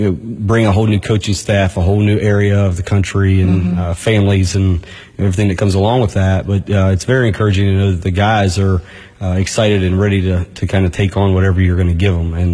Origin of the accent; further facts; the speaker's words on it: Farmington, West Virginia, United States; I was born and raised in Farmington, West Virginia, north central West Virginia, just south of Morgantown.